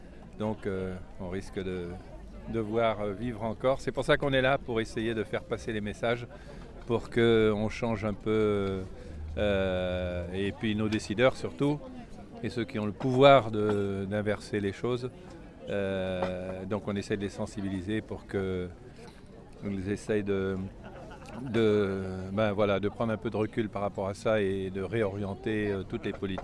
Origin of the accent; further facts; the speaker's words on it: Quimperlé, Brittany, France; Je viens de Quimperlé, du Far West.